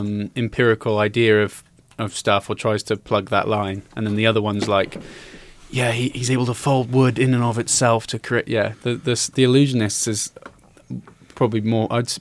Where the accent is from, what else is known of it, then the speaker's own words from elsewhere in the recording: England, United Kingdom; Because as English people, I don't think we'd be as aware of the fridge concepts.